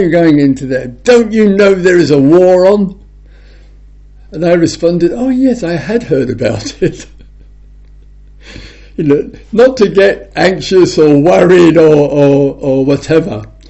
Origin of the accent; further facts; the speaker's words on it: England, United Kingdom; I am English